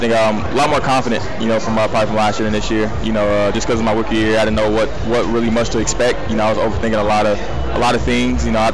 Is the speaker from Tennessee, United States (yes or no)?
no; California, United States; I'm a West Coast. You know, I'm from California.